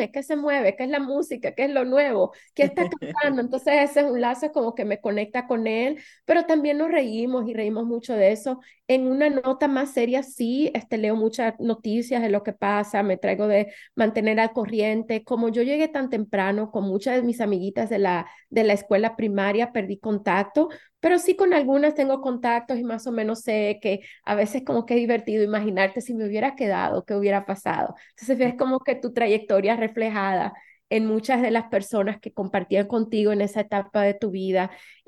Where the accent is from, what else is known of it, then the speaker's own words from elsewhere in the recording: New York, United States; Y recuérdate que la ciudad de Nueva York, nosotros crecimos cuando vinimos en el sur del Bronx. Tú casi no veías a nadie de otro color. Y los latinos que veían, o sea, los muchos dominicanos no habíamos en ese sector